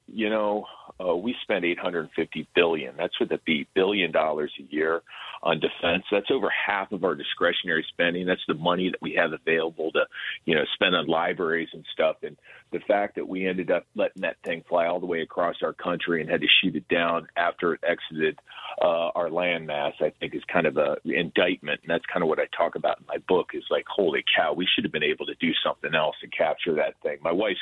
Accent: Iowa City, Iowa, United States; You know, I'm from Iowa City, Iowa. I'm a Hawkeye at heart

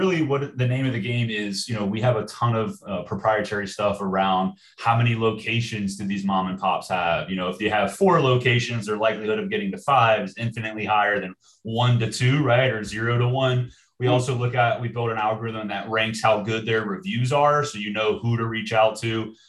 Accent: Tampa, Florida, United States; and I'm from Tampa, so anybody that's been in Tampa knows

